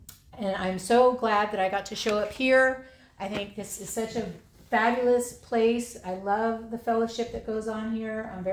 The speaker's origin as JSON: {"language": "English", "town": "Santa Barbara", "region": "California", "country": "United States", "tie": "born or raised there", "said": "I was born and raised in Santa Barbara. My sobriety was in Santa Barbara."}